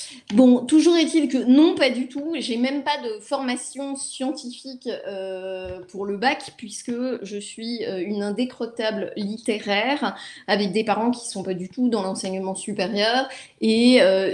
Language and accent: French; Le Mans, Pays de la Loire, France; born there; Mais je ne suis pas née ici, je suis née plutôt au niveau de la mer. Je suis née au Mans, là où on voit des voitures à certaines époques de l'année qui vont très très vite et qui sont fort jolies.